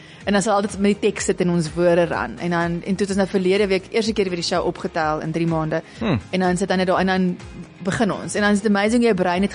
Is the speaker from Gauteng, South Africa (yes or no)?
yes; Pretoria, Gauteng, South Africa; ons het in Pretoria waar ek het in Pretoria groot geword. Daar het ek ook lank hier gebly